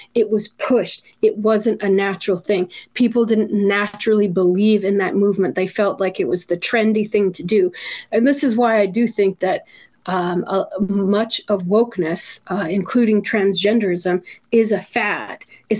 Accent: Tucson, Arizona, United States; I'm from Tucson, so Arizona. And so that was big where I grew up. You know, yeah. I grew up in like a Mexican neighborhood.

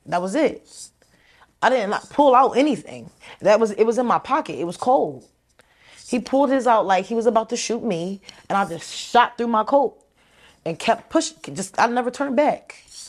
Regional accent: Philadelphia, Pennsylvania, United States; Just growing up in Philly. Like, that's why we live on the outskirts.

